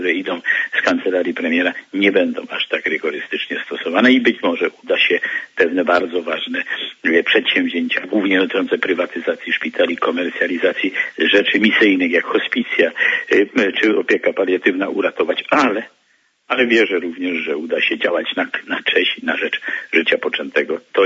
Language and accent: Polish; Rybnik, Silesian Voivodeship, Poland; będę reprezentował moje rodzinne miasto Rybnik oraz powiaty rybnickie i mikołowskie, czyli rdzennie śląską ziemię